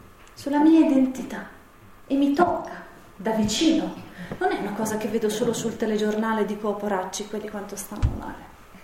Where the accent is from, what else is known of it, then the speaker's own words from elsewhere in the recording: Umbria, Italy; moved away as an adult; Io sono umbra e mi sono trovata a dover andare all'estero per portare avanti il mio mestiere